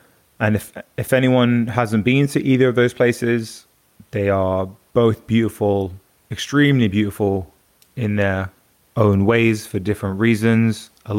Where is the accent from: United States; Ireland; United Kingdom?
United Kingdom; London; Yeah, I'm 29 years old. I'm born and raised in North London. So anyone from London knows that that makes me pretty much Jamaican and Jewish. So I'm an Indian Jamaican Jew, pretty much.